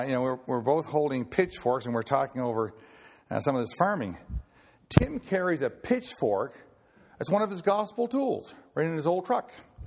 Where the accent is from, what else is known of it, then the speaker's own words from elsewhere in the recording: Nova Scotia, Canada; which is about 10 miles from where I was raised in Nova Scotia.